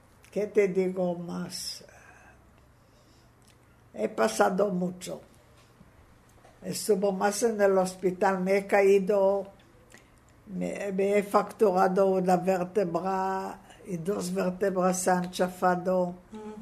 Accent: Israel; cuando yo digo soy de Israel, dice: ¿dónde es Israel? Y entonces yo, después de este, digo: yo soy de la Tierra Santa.

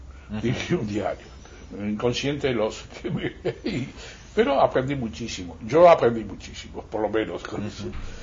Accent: Buenos Aires, Argentina; Yo nací en Buenos Aires, en Parque Patricio, soy del barrio de Tango, de San Juan y Boedo. Soy de ahí.

